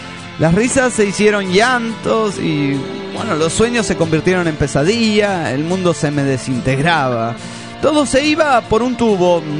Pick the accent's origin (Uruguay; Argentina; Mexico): Argentina; Berazategui, Buenos Aires Province; de Berazategui, Buenos Aires, Argentina